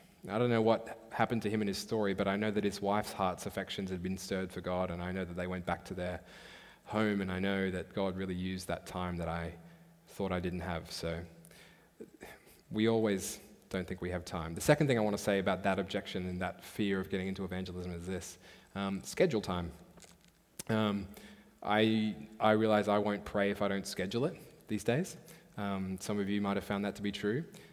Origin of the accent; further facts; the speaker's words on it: Australia; I feel this so much as an Australian, we just want to be liked by people.